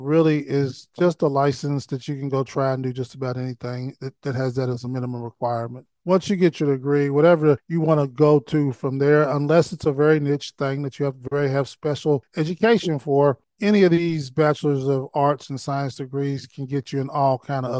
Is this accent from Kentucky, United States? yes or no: yes; Owensboro, Kentucky, United States; I'm from Owensboro, Kentucky.